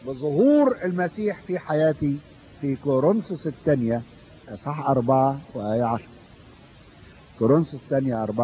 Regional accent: Egypt; سموه بلية عندنا في مصر، عندكم يسموه طلبة

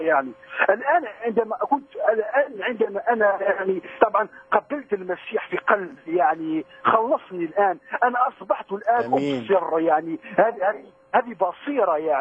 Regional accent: Algeria; أنا جزائري على كل حال، أنا جزائري ويعني طبعا كنت من سوابق إسلامية، يعني كنت في السابق مسلم.

